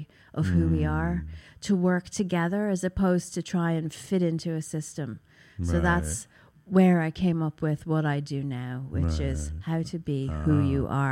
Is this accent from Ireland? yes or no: yes; Ireland; I'm from Ireland.